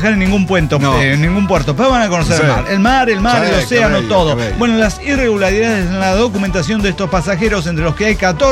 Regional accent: Bolivia; es porque soy boliviano, ¿verdad?

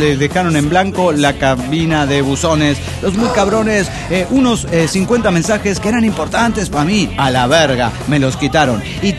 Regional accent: Mexico City, Mexico; vengo del DF mexicano

